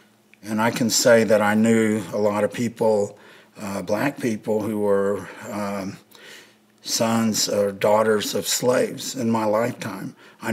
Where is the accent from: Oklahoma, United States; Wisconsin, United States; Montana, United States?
Oklahoma, United States; I'm from Oklahoma. I grew up in all different parts of the state of Oklahoma, which is Indian, used to be Indian territory before it became a state.